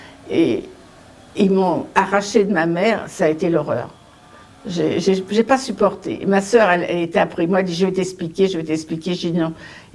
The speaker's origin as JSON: {"language": "French", "country": "France", "tie": "born there", "said": "J'avais des papiers parce que je suis née en France quand même."}